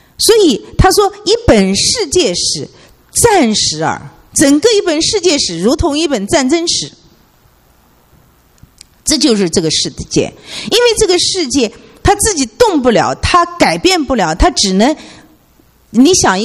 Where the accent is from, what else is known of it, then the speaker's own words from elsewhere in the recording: China; 我们是中国的文化是一个比较绝望的文化